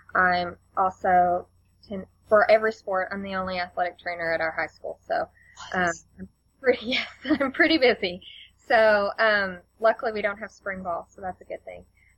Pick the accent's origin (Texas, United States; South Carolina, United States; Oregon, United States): Texas, United States; Amarillo; I am from Amarillo, Texas, which is in the Panhandle as well. And I went to Caprock High School there, and I moved to Abilene and graduated from Hardin-Simmons with an athletic training degree.